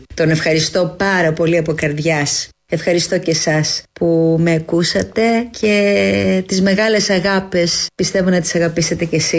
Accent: Thessaloniki, Central Macedonia, Greece; born there; γεννήθηκα στη Θεσσαλονίκη, με ρίζες από Μικρά Ασία.

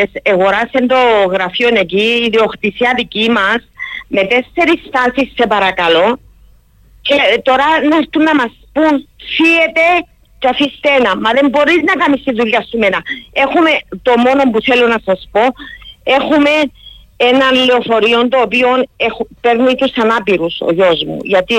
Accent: Larnaca, Larnaca District, Cyprus; Κατάγομαι από τη Λάρνακα.

